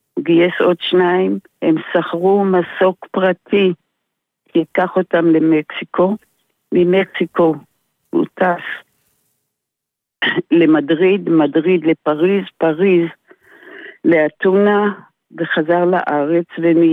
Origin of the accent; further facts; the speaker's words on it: Yesod HaMa'ala, Northern District, Israel; כן, אני נולדתי ביסוד המעלה, וגם האבא שלי. ומקימי יסוד המעלה והמשפחה שלי.